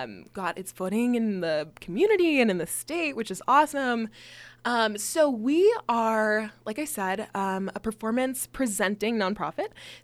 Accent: California, United States; I never thought that I would end up in Wyoming, but I'm originally from California

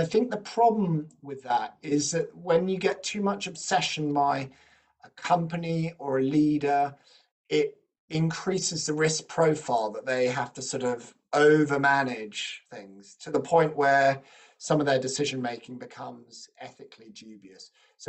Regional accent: United Kingdom

